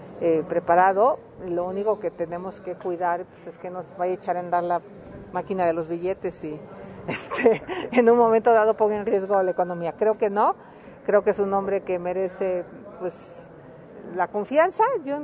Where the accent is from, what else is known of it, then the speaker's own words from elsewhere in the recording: Tepatepec, Hidalgo, Mexico; Herrera es mi paisano de Actopan, yo soy de Tepatepec